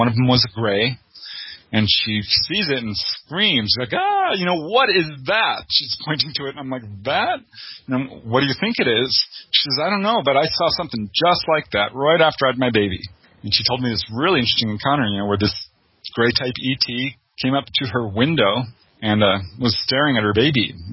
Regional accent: Topanga, California, United States; You know, I grew up in Topanga Canyon

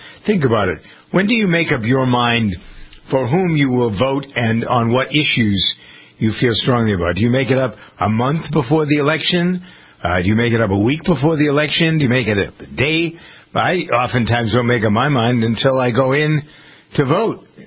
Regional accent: United States; I'm worked up because I don't feel like, as an American, I really know what's going on.

